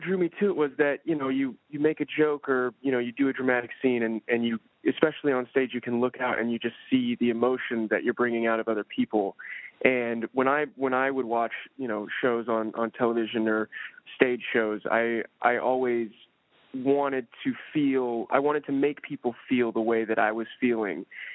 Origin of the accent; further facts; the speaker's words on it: Covina, California, United States; No, I'm from Covina, which is about 30 minutes east of L.A.